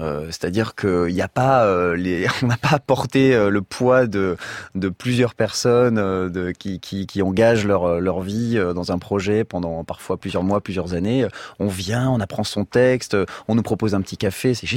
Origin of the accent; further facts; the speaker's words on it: Paris, Île-de-France, France; Moi je suis parisien et en tant que parisien